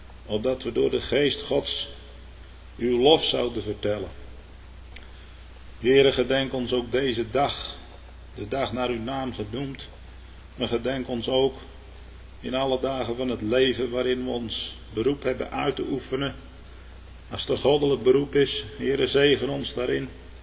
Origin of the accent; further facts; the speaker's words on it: Netherlands; Nou wee mij, want ik ben een Nederlander.